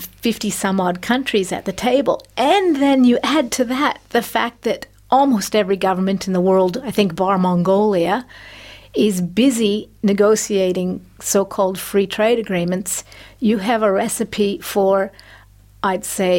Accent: Canada; now in Australia; when I moved to Australia from Canada in the mid-1980s, the price of cars was, I found it amazing and horrifying.

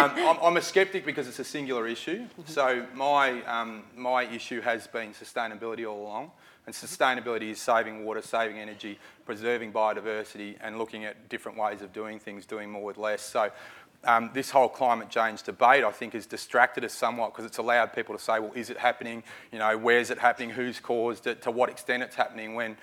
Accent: Mildura, Victoria, Australia; I grew up on King's Billabong, which is just this amazing place just outside of Mildura.

